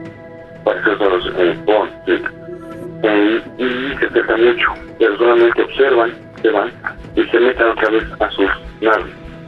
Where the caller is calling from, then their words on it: Toluca, State of Mexico, Mexico; De Toluca.